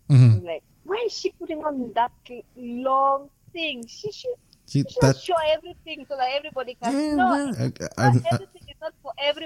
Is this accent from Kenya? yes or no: yes; Kenya; I'm from Kenya. And where I live is a tropical island place.